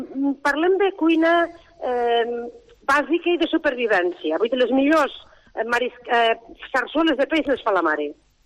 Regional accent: Lleida, Catalonia, Spain; jo vaig néixer a Lleida, ara fa 53 anys, i jo vinc de l'Horta de Lleida. Els meus pares eren pagesos i, per tant, sóc una dona de la terra.

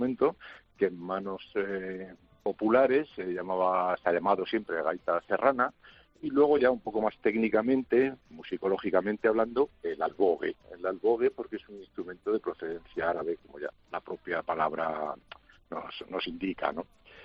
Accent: Madrid, Community of Madrid, Spain; yo soy de Madrid.

